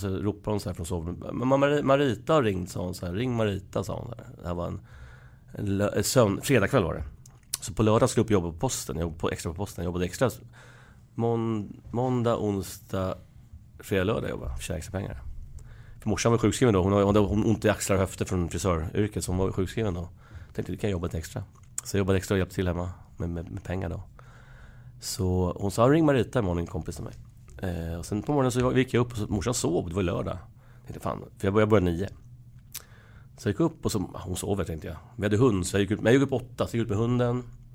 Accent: Stockholm, Stockholm County, Sweden; jag är från Husby, jag bodde i Husby.

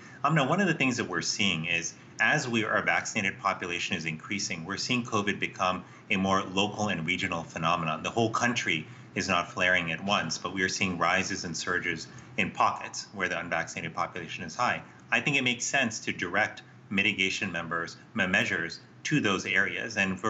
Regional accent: Florida, United States; which is the case in parts of my home state of Florida

